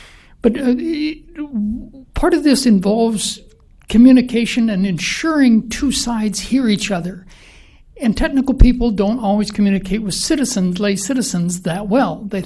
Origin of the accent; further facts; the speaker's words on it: Osage, Minnesota, United States; I'm from Osage, Minnesota.